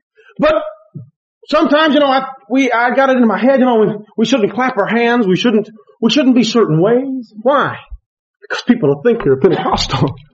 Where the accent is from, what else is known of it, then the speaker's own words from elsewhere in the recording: United States; I can honestly say I am proud that I'm an American. I can also say it's a great grace that God made me an American.